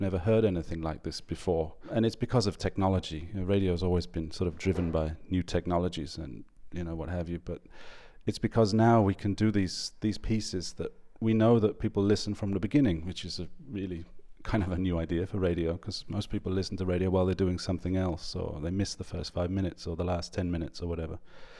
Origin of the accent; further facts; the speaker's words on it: England, United Kingdom; moved away as an adult; now in Denmark; I'm actually originally from England, but I moved to Denmark 15 years ago